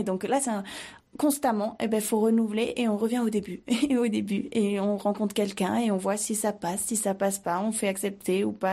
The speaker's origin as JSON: {"language": "French", "town": "Briançon", "region": "Provence-Alpes-Côte d'Azur", "country": "France", "tie": "born or raised there", "said": "Moi je suis originaire de Briançon du coup, et je revenais sur Briançon"}